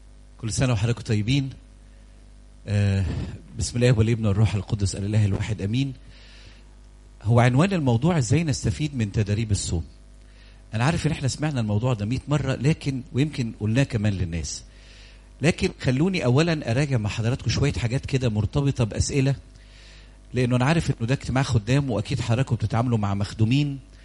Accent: Egypt; وفي الأمم اللي بقوا مسيحيين زي روميا زينا كده، ما احنا كمصريين بقينا إيه.

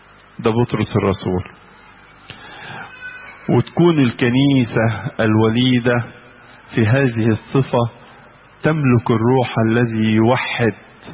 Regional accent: Alexandria, Alexandria Governorate, Egypt; عندنا في اسكندرية

